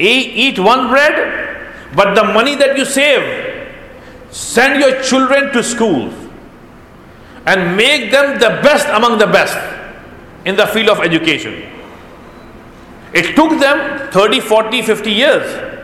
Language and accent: English; India; I come from India, I can tell you about India.